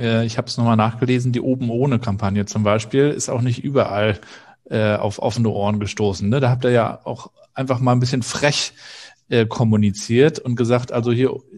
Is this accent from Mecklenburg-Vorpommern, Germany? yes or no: yes; Mecklenburg-Vorpommern, Germany; weil ich auch sehr heimatverbunden bin, Mecklenburg-Vorpommern